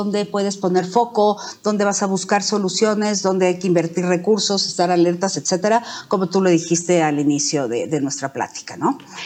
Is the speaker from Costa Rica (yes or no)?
no; Mexico; hablaré de terremotos porque los he vivido, tanto desde Microsoft Philanthropies como mexicana, ¿no?